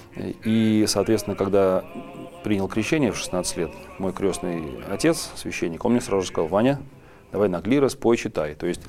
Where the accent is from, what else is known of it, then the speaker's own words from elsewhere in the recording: Pskov, Pskov Oblast, Russia; от Пскова, от моего родного города, где родился и рос, до Петербурга там рукой подать